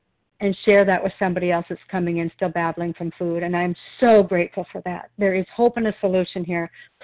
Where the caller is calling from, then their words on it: Wilsonville, Oregon, United States; I'm a recovered compulsive overeater. I'm calling in from Wilsonville, Oregon.